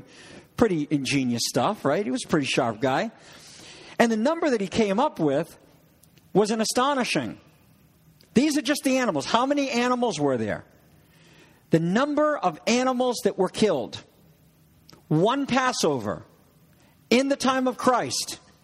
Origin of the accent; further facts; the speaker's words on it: New England, United States; Bazaar? I'm from New England.